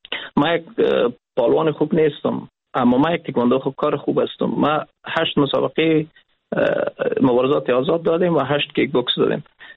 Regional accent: Afghanistan; ما افغان هستیم

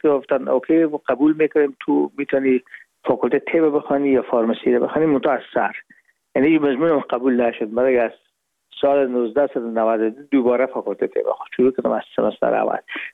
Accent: Herat, Afghanistan; moved away as an adult; now in Hamburg, Germany; رفتیم از کابل به هرات و پیش که فاکولته رو پایان برسانیم یا دیپلمی بگیریم از هرات از طریق زمینی داخل مرز ایران شدیم. از مرز ایران گذشتیم و داخل پاکستان و از پاکستان در قاچقی آمدیم با آلمان.

